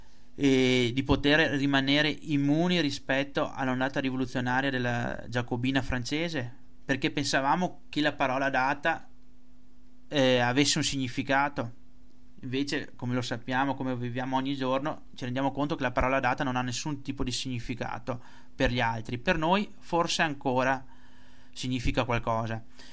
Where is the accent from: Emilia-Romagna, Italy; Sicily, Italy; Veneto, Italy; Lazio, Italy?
Veneto, Italy; Noi come Veneti non dobbiamo permettere che succedano altre tragedie simili